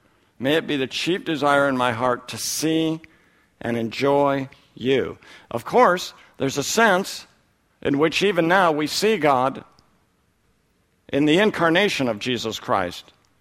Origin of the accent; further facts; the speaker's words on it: Oregon, United States; moved away; I'm from Oregon, I don't live in Oregon. I haven't lived in Oregon since 1980.